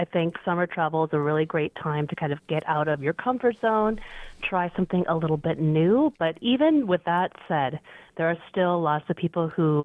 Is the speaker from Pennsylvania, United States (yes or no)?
no; Minnesota, United States; Yeah, I love Minnesota. Minnesota is my home state.